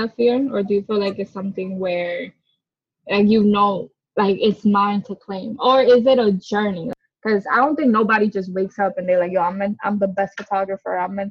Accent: Bronx, New York, United States; obviously we don't come from the same borough, because you're from Brooklyn, I'm from the Bronx, but we come from the hood

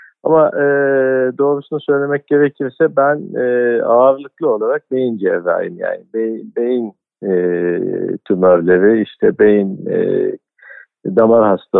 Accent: Istanbul, Turkey; Ben aslında Süleymaniye doğum evinde doğdum. Yani bu şehrin en eski hastanesidir Süleymaniye doğum evi. Süleymaniye Camii ile birlikte yapılmıştır. Yani 1500'lerin ikinci yarısından beri. Gerçi şu anda hastane olarak çalışmıyor ama son 5-6 yıldır. Yani dolayısıyla kendimi gerçek bir İstanbullu olarak görüyorum.

